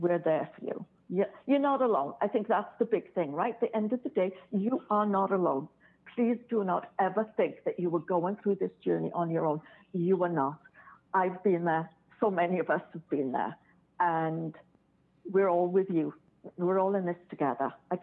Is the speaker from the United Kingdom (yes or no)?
yes; United Kingdom; I'm the Brit in the high heels that's going, okay, let me tell you something.